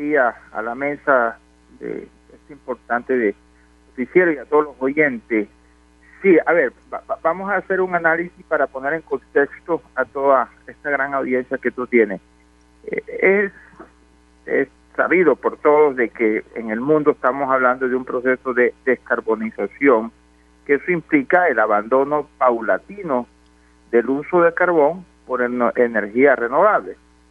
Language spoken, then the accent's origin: Spanish; La Guajira, Colombia; also born or lived in Barranquilla; now in Bogotá, Colombia; yo soy de La Guajira, a pesar de vivir 40 años en Bogotá y ahora medio tiempo en Barranquilla, yo soy de La Guajira y hago seguimiento a todo lo que pasa allá.